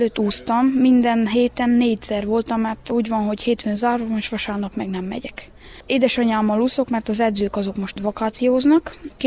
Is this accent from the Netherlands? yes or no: no; Sfântu Gheorghe, Covasna, Romania; Kovásznál születtem, de Sepsiszentgyörgyön nevelkedtem.